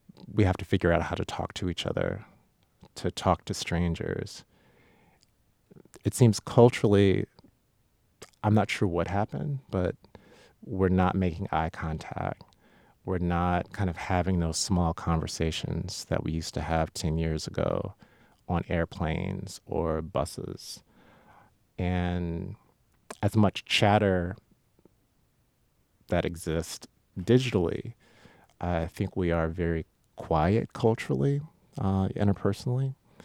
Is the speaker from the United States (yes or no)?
yes; Compton, California, United States; moved away as an adult; So Imperial Liquor, I've lived in Wisconsin now for about 20 years, but I grew up in Compton, California.